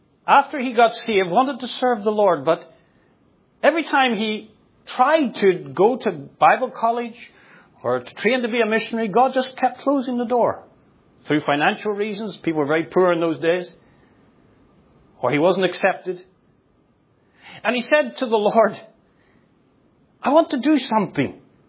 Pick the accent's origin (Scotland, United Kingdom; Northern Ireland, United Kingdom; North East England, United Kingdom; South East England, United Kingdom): Northern Ireland, United Kingdom; I grew up in Northern Ireland. Not far from where I grew up.